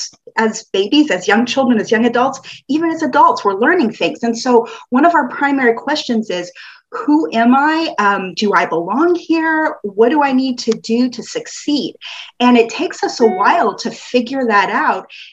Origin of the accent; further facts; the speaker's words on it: Oregon, United States; So first of all, I had the pleasure of growing up in Oregon in a big extended family.